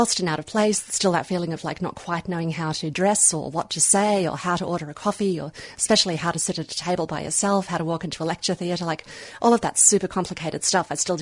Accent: Hobart, Tasmania, Australia; like growing up in Tasmania, Hobart was one of the few ports that still accepted nuclear warships.

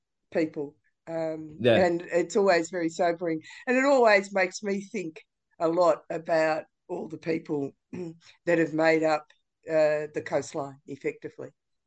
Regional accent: Warrnambool, Victoria, Australia; I was brought up in Warrnambool, and I'm younger than a lot of the people in this film

